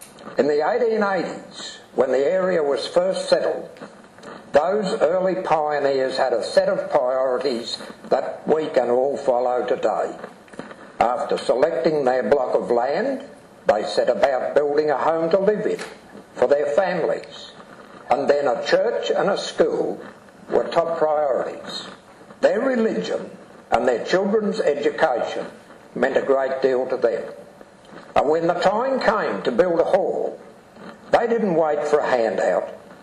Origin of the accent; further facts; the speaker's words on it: Lane, Victoria, Australia; also born or lived in Minyip; I was born in Minyip in 1938, grew up in Lane, went to school there, and later farmed there.